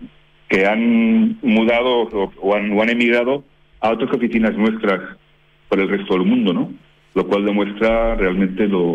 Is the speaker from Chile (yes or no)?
yes; Chile; Nosotros somos en Chile una oficina local. Y trabajamos como chilenos, somos chilenos.